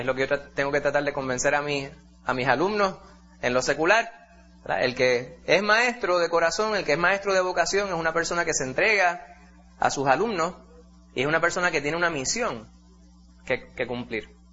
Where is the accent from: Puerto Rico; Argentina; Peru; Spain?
Puerto Rico; Uno de ellos es cultural, como puertorriqueños.